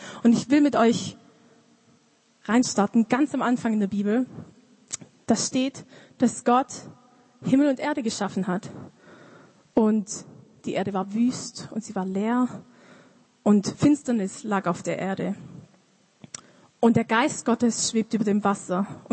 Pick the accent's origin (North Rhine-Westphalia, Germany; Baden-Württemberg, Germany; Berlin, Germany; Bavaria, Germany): Baden-Württemberg, Germany; Stuttgart; Ich komme aus Stuttgart. Vielleicht werdet ihr es während ich rede ein bisschen hören.